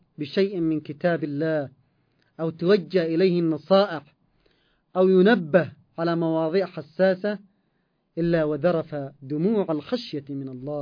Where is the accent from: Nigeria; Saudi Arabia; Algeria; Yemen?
Yemen; يعني من التعبيرات المحلية في بلدنا اليمن